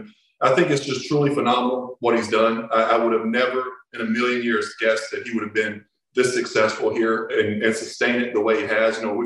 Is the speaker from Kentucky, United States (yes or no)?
yes; Kentucky, United States; especially at my home state school, because I wanted to make an impact. I wanted to influence some kids in this state like you influenced me, Rex.